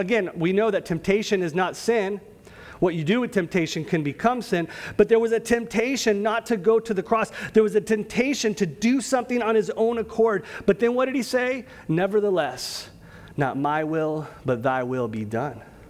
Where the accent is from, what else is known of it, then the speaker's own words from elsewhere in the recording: the South, United States; See, I'm a Southerner.